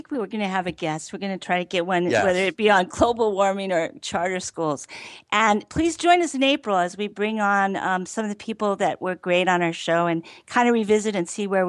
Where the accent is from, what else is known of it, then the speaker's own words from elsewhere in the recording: New York City, New York, United States; in a town of 16,000 on the Mexican border, and I came from New York City, and it was just a totally different thing.